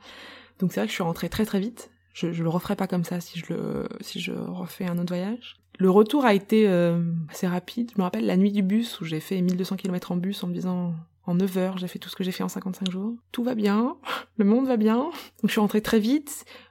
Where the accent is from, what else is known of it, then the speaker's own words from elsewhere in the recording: Nouvelle-Aquitaine, France; jusqu'à là d'où je viens en France, donc en Dordogne